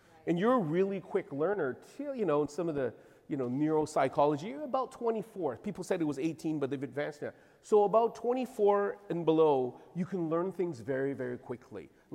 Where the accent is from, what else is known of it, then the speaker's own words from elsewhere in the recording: Winnipeg, Manitoba, Canada; I am from Winnipeg, Canada. A lot of you know where that is.